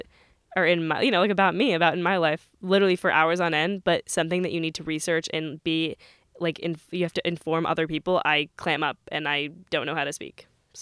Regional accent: New York, United States; okay, I'm from New York, but other than walking in and out of the city or walking around the city, I'm in my car.

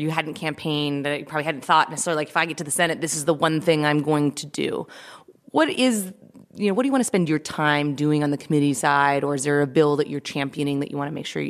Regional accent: Midwest, United States; I'm a Midwesterner. You're a Midwesterner.

